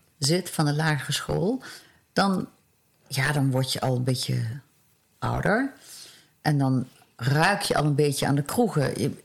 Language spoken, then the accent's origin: Dutch; Maastricht, Limburg, Netherlands; Inderdaad, ik kom uit Maastricht. Ik ben geboren en getogen in Maastricht. Ik ben geboren in 1955 en heb echt een heerlijke jeugd gehad in Maastricht. Maastricht was toen nog heel klein.